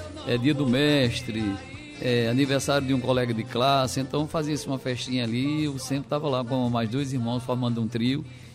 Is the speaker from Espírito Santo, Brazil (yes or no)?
no; Monteiro, Paraíba, Brazil; eu nasci em Monteiro, formei, aprendi a tocar em Monteiro